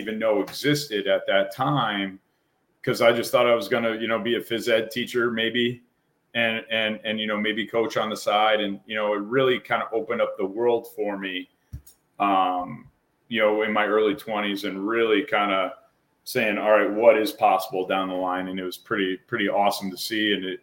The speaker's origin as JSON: {"language": "English", "region": "Massachusetts", "country": "United States", "tie": "born or raised there", "said": "I grew up on a dirt road in Massachusetts in a hill town that wasn't like my best. I was an only child."}